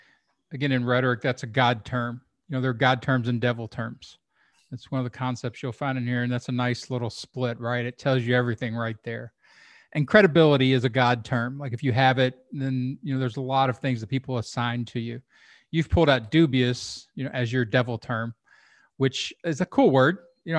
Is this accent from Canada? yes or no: no; Kentucky, United States; Hey, I'm from Kentucky originally